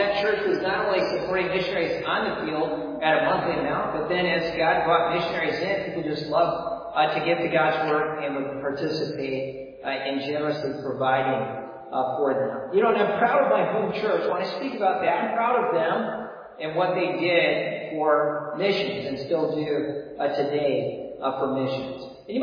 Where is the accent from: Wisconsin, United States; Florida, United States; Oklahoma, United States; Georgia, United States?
Wisconsin, United States; And I tell them I'm from Wisconsin. My home church in Wisconsin was pastored by my dad.